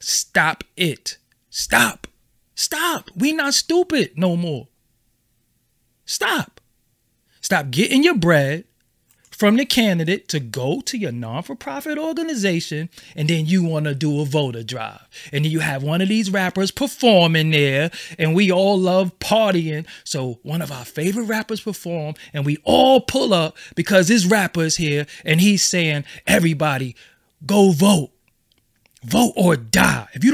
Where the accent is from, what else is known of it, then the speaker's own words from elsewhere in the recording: Brooklyn, New York, United States; If I'm from Brooklyn, what am I going to Chicago to speak to them in Chicago if Chicago has their own leadership? How about we fund the Chicago leadership? What I got to come from BK for?